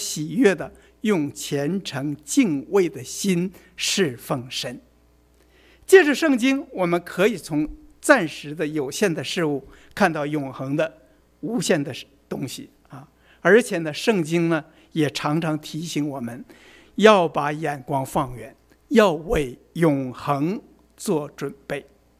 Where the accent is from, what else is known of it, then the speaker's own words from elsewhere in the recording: Northeast China, China; moved away as an adult; also born or lived in Nanjing; 我的前二十几岁啊，我是在东北长大的，过去山海关以东以北的地区都被称为关东，所有20几年，像文化大革命那个年月都是在关东度过的